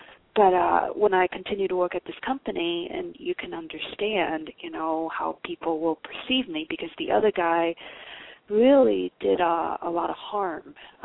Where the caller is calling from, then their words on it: California, United States; Hi, John. … I'm calling from California.